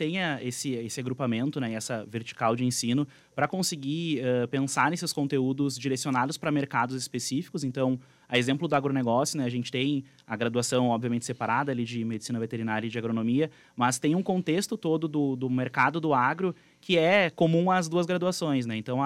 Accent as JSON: {"language": "Portuguese", "town": "Porto Alegre", "region": "Rio Grande do Sul", "country": "Brazil", "lives_now": "Passo Fundo, Brazil", "said": "Não, sou de Porto Alegre, mas moro em Passo Fundo aqui já há 3 anos."}